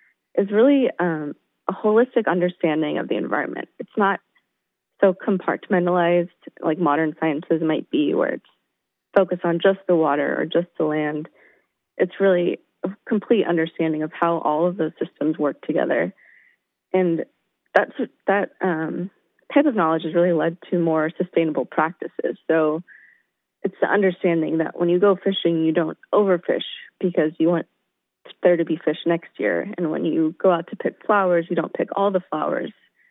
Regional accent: San Rafael, California, United States; I grew up in the Bay Area. So I grew up San Rafael, just north of San Francisco.

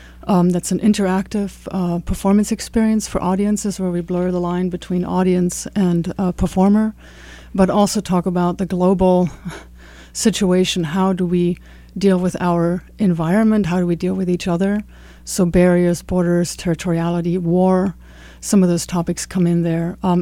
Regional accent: Berlin, Germany; I'm from Berlin

